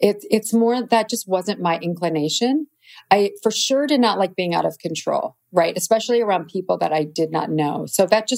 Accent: Midwest, United States; Plus just growing up in the Midwest, it's very hardworking, normal people.

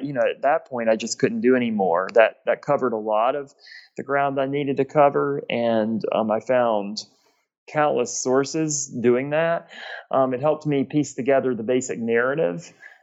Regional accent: Georgia, United States; this project in Georgia, my home state

